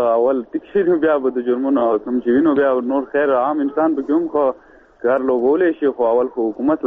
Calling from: Shangla, Khyber Pakhtunkhwa, Pakistan; شنګلې تیراباد نه.

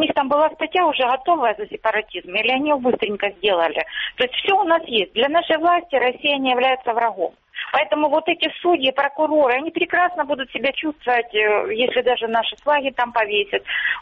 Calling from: Luhansk Oblast, Ukraine; Здравствуйте, Луганщина.

